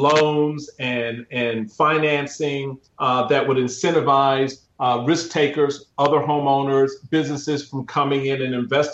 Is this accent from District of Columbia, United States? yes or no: yes; Washington, District of Columbia, United States; like in my, where I grew up in Washington, D.C., there were communities near and around my neighborhood